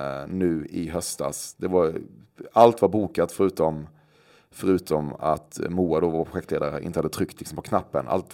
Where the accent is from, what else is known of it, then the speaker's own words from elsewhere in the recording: Väckelsång, Kronoberg County, Sweden; Jag kommer från ett litet samhälle 3 mil söder om Växjö i Småland som heter Väckelsång.